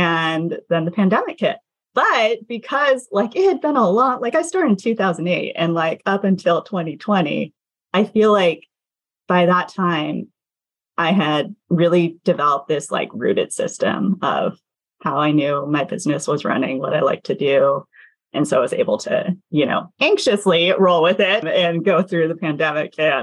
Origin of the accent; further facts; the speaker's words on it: Seattle, Washington, United States; because, you know, I'm from Seattle. Most of my stores are based on the West Coast.